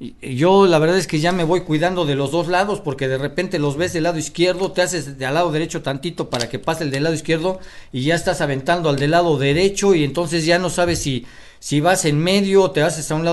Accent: Mexico; Nosotros los mexicanos llegamos a un restaurante, platicamos

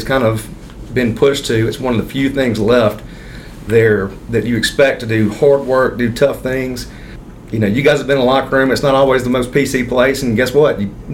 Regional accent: Birmingham, Alabama, United States; I grew up in Birmingham and played for some great coaches there.

